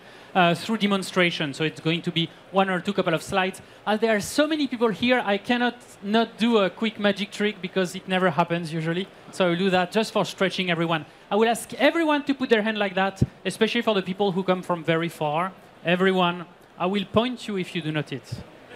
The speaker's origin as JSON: {"language": "English", "country": "France", "accent": "French", "second_language": "English", "said": "So I can speak in English, even with my French accent."}